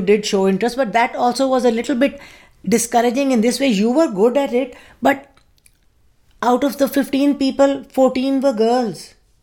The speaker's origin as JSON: {"language": "English", "country": "Pakistan", "said": "I'm from Pakistan, and I'm a Muslim."}